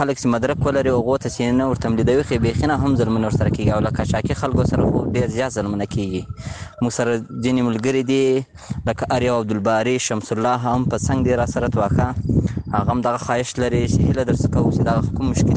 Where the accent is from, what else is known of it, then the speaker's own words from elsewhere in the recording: Ghazni, Afghanistan; now in Iran; زه د غزنی ولایت اندړو دی ولسوالی د منانو بابا د سیمې … په ایران کې اوسېګو